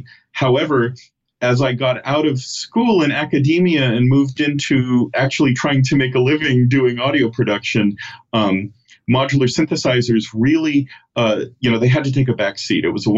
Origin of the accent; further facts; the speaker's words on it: California, United States; So I grew up in the Bay Area.